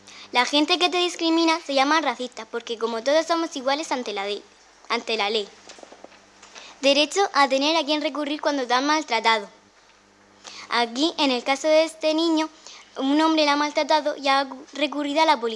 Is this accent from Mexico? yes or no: no; Spain; tengo 11 años y soy española.